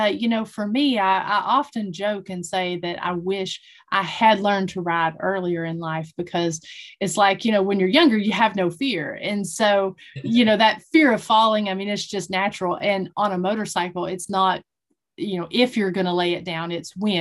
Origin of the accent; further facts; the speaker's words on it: Tennessee, United States; I grew up in Northeast Tennessee in an area that's very popular for ATVs and dirt bike riding